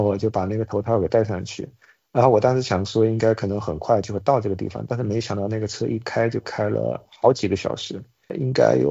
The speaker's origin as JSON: {"language": "Chinese", "region": "Fujian", "country": "China", "said": "我也是福建人啊，说话要算数"}